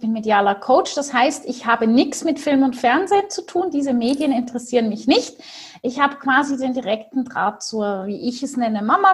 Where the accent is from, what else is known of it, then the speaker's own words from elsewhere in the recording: Switzerland; aufgewachsen in der Schweiz, mit vielen Tieren im Wald, auf dem Feld und so richtig romantisch kitschig.